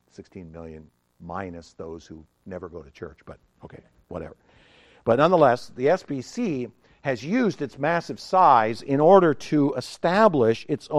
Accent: United States; Okay, I mean, I'm a guy from the North

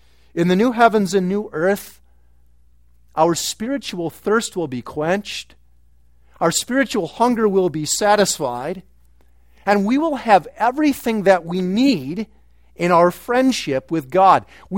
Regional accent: Chicago, Illinois, United States; now in Grand Rapids, United States; I love Chicago pizza. I grew up in Chicago and love that kind of pizza, and you just can't get that in Grand Rapids.

